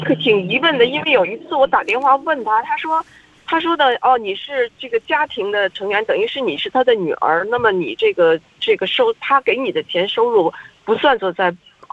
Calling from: Malaysia; moved away; 我是从马来西亚来的，我来这边住了快35年了，嗯，我现在我想要回去中国大陆跟我的女朋友住。

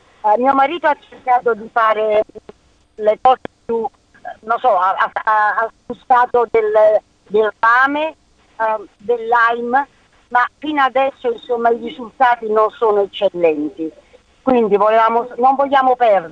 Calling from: Sydney, New South Wales, Australia; Dunque, siamo da Sydney, abbiamo un problema con un nostro albero di limone.

